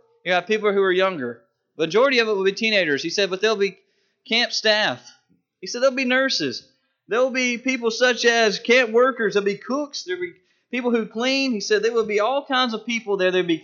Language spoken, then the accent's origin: English; Indian Creek, United States; I grew up in Indian Creek. Always wanted to be back there.